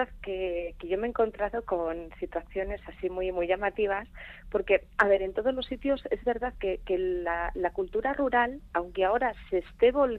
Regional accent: Valle de Trápaga, Basque Country, Spain; now in Lubia, Spain; Yo soy de Valle de Trápaga y estoy aquí en Lubia

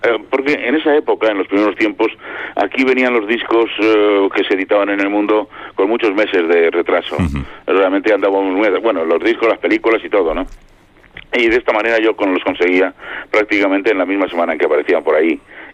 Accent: Bilbao, Basque Country, Spain; born there; now in Madrid, Spain; yo nací en Bilbao, como sabes, y trabajé en la radio en Bilbao, luego en la COPE, y pretendí venir a Madrid desde Bilbao

